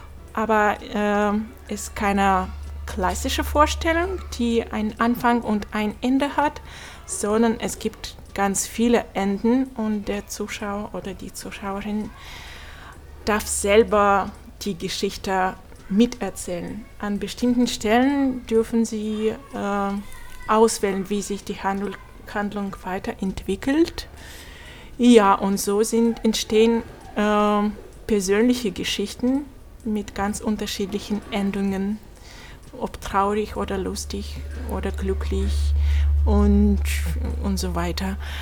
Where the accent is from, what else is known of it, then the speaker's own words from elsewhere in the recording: Berlin, Germany; Ich komme aus Berlin